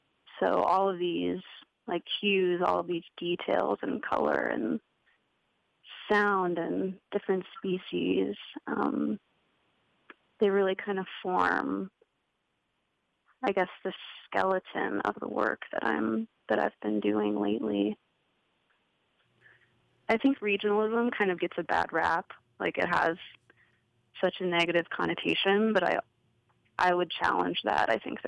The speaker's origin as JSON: {"language": "English", "region": "South Dakota", "country": "United States", "tie": "born or raised there", "said": "I think growing up in the Black Hills, I was so used to organizing my life around nature."}